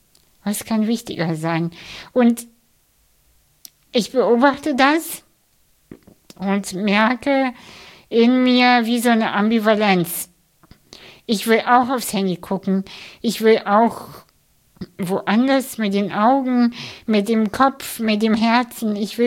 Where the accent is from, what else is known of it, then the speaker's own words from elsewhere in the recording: Hamburg, Germany; Ich komme aus Hamburg und in Hamburg, in meinem Viertel, lächeln die Menschen wenig.